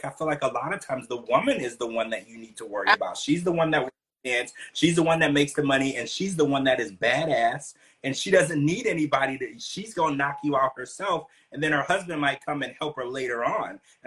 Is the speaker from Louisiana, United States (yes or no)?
yes; Louisiana, United States; when I was growing up in Louisiana, we called them bottom feeders.